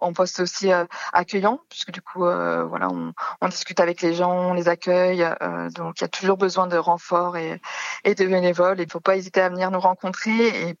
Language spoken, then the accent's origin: French; Saint-Nazaire, Pays de la Loire, France; Je suis originaire de Saint-Nazaire